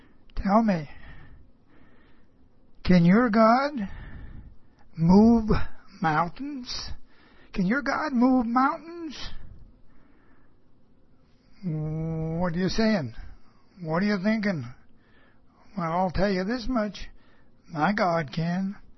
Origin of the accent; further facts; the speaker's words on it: Pictou, Nova Scotia, Canada; now in Ontario, Canada; my hometown, Pictou, Nova Scotia, Canada. Pictou, Nova Scotia, Canada. I don't live there anymore. I live in Ontario